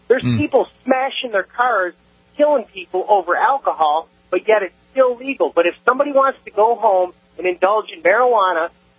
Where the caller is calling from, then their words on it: Detroit, Michigan, United States; I'm from Detroit, yes.